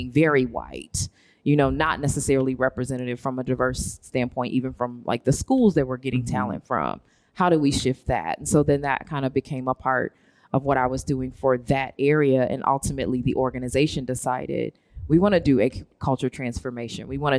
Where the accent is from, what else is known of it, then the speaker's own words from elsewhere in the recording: Detroit, Michigan, United States; I'm originally from Detroit.